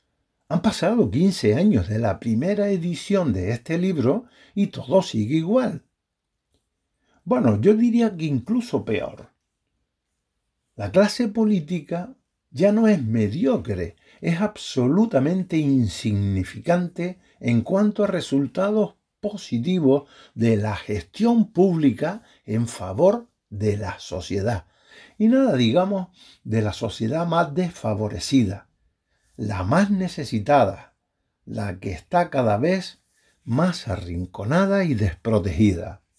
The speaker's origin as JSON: {"language": "Spanish", "region": "Canary Islands", "country": "Spain", "said": "desde mi experiencia como canario y como empresario"}